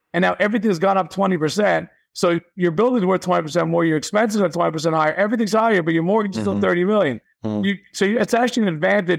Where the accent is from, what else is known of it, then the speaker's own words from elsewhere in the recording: New York, United States; listen, I'm from New York. I grew up in New York.